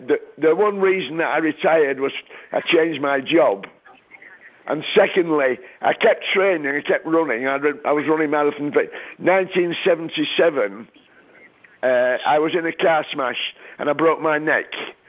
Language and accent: English; England, United Kingdom; I lived in England. I'm an Englishman.